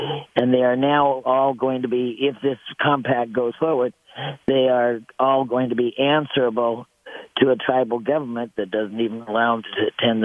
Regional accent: Spokane, Washington, United States; So I have to, unfortunately, I grew up in Spokane. I love Washington State

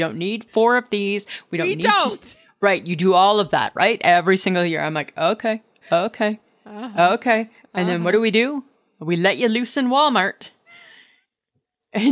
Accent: Stayner, Ontario, Canada; I grew up in Stayner, Ontario. And Stayner, Ontario is, our trademark was the town of friendly people.

